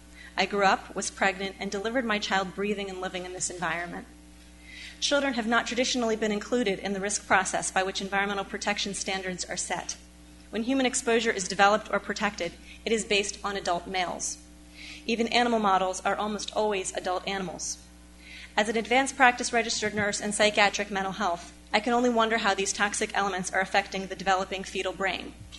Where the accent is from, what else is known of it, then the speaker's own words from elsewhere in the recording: Delaware, United States; I'm from Delaware, and it's often called the tailpipe of the country.